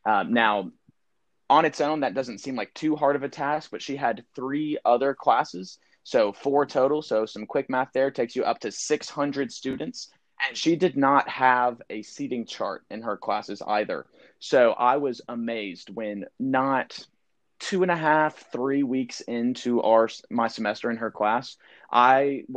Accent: Charlotte, North Carolina, United States; I'm from Charlotte, all this stuff.

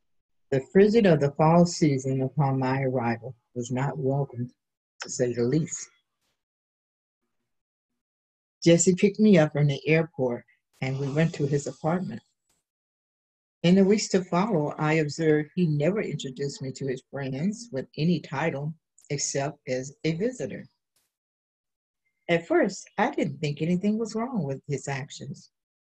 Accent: Nigeria; I was born and raised in Nigeria in an average middle-class family.

